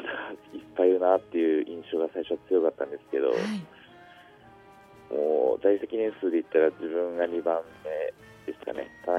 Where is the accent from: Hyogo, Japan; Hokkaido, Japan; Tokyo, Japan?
Hokkaido, Japan; はい、北海道。はい、